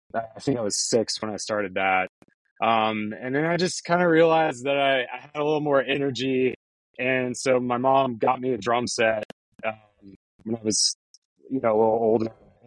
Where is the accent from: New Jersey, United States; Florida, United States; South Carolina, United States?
Florida, United States; Tampa; I grew up in Tampa, Florida.